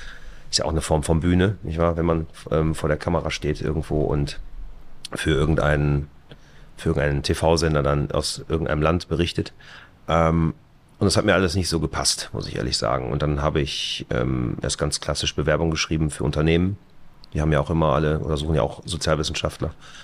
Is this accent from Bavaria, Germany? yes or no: no; Straelen, North Rhine-Westphalia, Germany; Also ich wohne, also meine Heimat liegt in Nordrhein-Westfalen, in der kleinen Stadt Strahlen. Das ist ziemlich genau an der holländischen Grenze bei Venlo. Und bin Landei, ne?